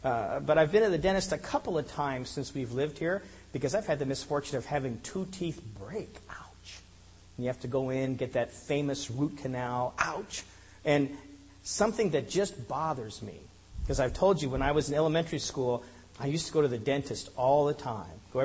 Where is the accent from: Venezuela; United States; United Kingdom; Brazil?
United States; Denver, Colorado; now in Washington, United States; I used to live in Colorado. I was born in Denver, grew up there, but I don't live there anymore. I live in Washington, so I'm an ex-Colorado.